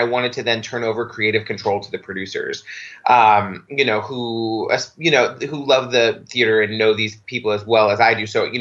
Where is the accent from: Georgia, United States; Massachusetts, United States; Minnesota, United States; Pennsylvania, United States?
Massachusetts, United States; I grew up on Cape Cod in Massachusetts. It's so funny. People always think it's fancy.